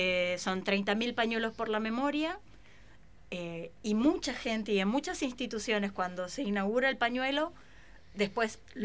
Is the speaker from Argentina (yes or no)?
yes; Argentina; nosotros como pueblo argentino somos muy ocurrentes